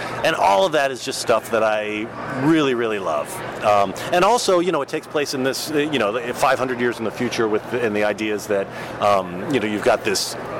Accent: Texas, United States; I grew up in Texas. I loved westerns, I loved samurai movies, I was 8 when Star Wars came out.

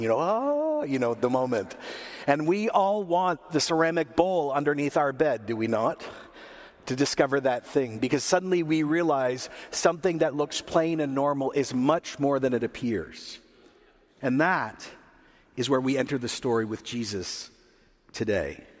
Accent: Canada; As a Canadian, I'm a little bit jealous because I love England.

